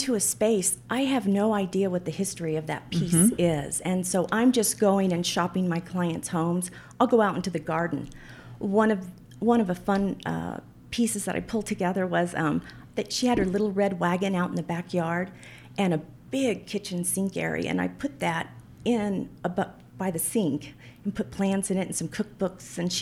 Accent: Yuma, Arizona, United States; I grew up poor in Yuma once my parents divorced

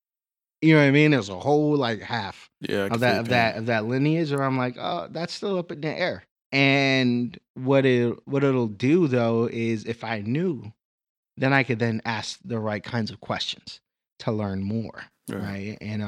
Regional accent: Boston, Massachusetts, United States; Like, I can take a certain amount of pride in being Jamaican.

